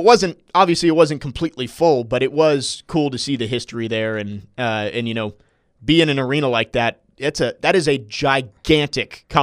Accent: Virginia, United States; And I grew up in Northern Virginia, where high school football wasn't as much of a community thing.

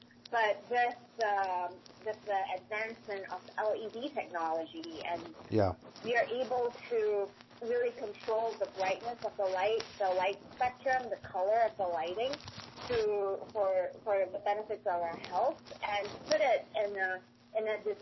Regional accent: Malaysia; now in Minnesota, United States; I live in Minnesota. I'm originally from Malaysia, so I'm not used to the long winters and the lack of sunlight.

